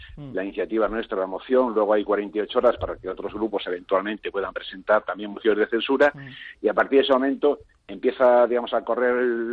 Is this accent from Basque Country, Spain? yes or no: no; Galicia, Spain; como esto de que soy gallego